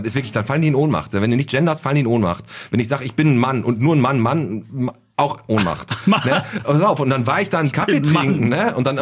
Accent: Bottrop, North Rhine-Westphalia, Germany; Na, du arbeitest jetzt in Bottrop

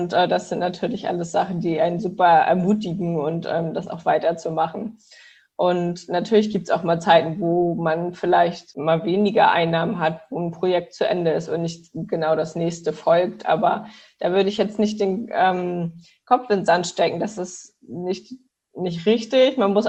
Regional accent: Kiel, Schleswig-Holstein, Germany; also ich komme aus Kiel.

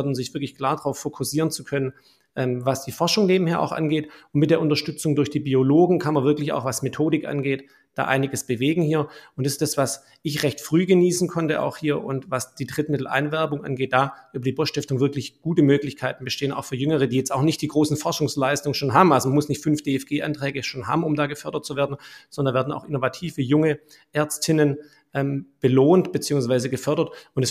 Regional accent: Baden-Württemberg, Germany; Also ich bin ein waschechter Schwabe und Schwaben gehen ja bekanntermaßen nicht so gern von zu Hause weg. Das heißt, in Tübingen studiert

